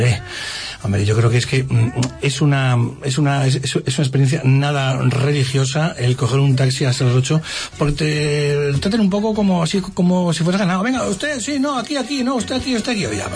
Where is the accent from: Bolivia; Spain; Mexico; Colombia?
Spain; somos así los españoles